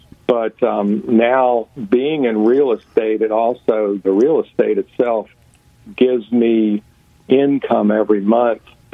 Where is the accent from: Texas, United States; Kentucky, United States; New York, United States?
Kentucky, United States; Louisville; I'm from Louisville, Kentucky